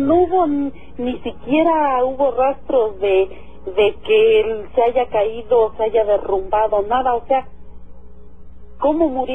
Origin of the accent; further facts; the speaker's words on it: State of Mexico, Mexico; lo que pasa es que donde yo soy de Loro, del Estado de México.